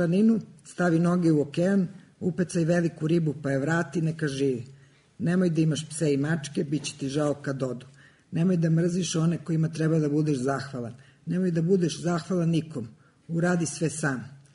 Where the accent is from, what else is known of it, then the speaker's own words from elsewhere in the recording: Belgrade, Serbia; odrasla sam na Novom Beogradu, onda sam otišla na Đeran pijacu pa sam se opet vratila na Novi Beograd. Vrlo verovatno ću tu i ostati do samog kraja.